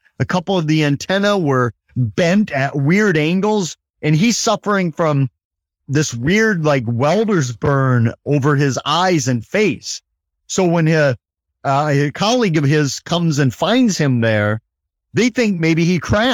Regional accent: Wisconsin, United States; he eventually landed in my hometown in Wisconsin.

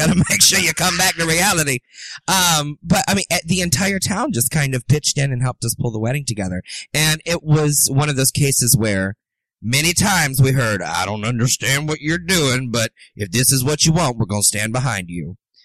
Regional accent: Umatilla, Florida, United States; also born or lived in Leesburg; I was born in Leesburg, uh-huh. But I was raised in Umatilla.

